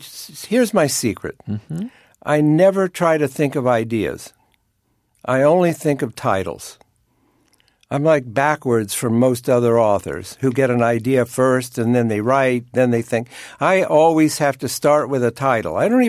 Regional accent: Ohio, United States; I said, Jack, I'm from Ohio. I don't sound like that.

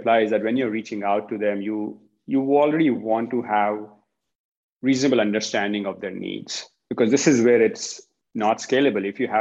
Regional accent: India; Originally from India.

